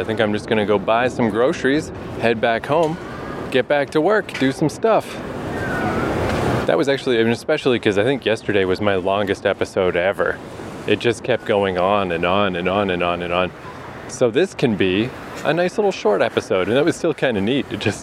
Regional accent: Canada; who I'm Canadian, no criminal history, passport in good standing, willing to just come here and spend money.

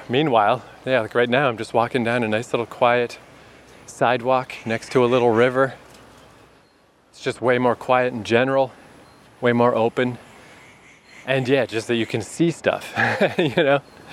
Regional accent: New Brunswick, Canada; But I'm from one of the smaller ones. I'm from New Brunswick, which is between Quebec, which is huge, and Nova Scotia, which is much smaller, but Nova Scotia is still way bigger than New Brunswick.

